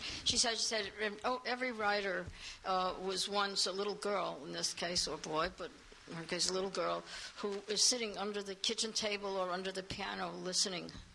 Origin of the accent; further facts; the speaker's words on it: New York City, New York, United States; I come from the Bronx, and I come from a neighborhood that was very solidly Jewish and Eastern European in every way.